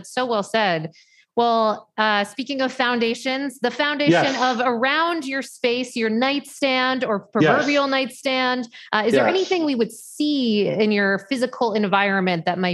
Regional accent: Maine, United States; also born or lived in Syracuse / Manhattan; now in Austin, United States; I grew up in Maine, went to school in Syracuse, lived in Manhattan for a bunch of years.

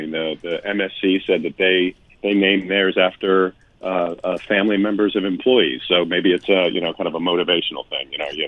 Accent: St. Louis, Missouri, United States; So Mayview stuck out to me because I'm from St. Louis

